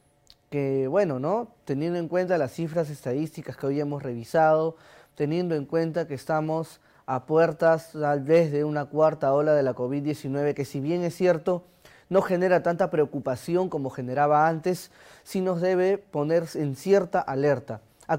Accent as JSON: {"language": "Spanish", "country": "Peru", "said": "esperamos como peruanos y como cadenas peruanas de pollerías que hay en el país"}